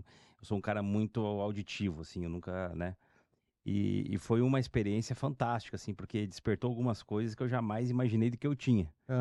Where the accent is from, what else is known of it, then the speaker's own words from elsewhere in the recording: Gravataí, Rio Grande do Sul, Brazil; born there; nasci no Rio Grande do Sul, Gravataí.